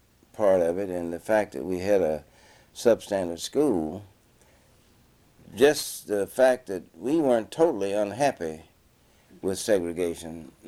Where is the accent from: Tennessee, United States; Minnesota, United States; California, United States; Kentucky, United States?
Kentucky, United States; Paducah; In growing up in Paducah as a young boy, the patterns of segregation were not as rigid as in the Deep South, but however they existed.